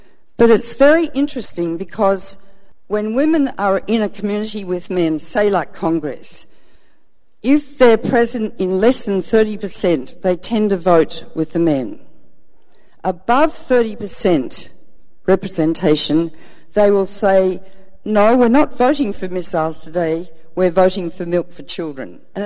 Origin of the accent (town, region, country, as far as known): Melbourne, Victoria, Australia; born or raised there